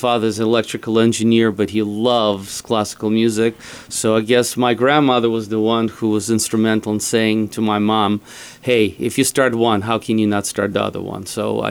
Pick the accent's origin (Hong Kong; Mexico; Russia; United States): Russia; Saint Petersburg; moved away; Well, I'm not that old, but I'm from St. Petersburg originally, and actually when I left the Soviet Union, it used to be called Leningrad. Beautiful city